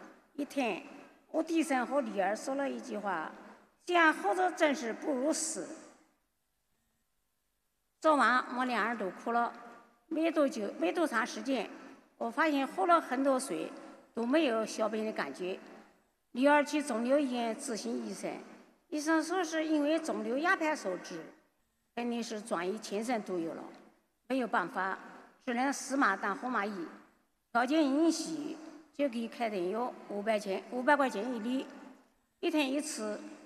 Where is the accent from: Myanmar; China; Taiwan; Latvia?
China; Nanjing, Jiangsu; accent: Nanjing dialect; 我是来自南京，江苏南京的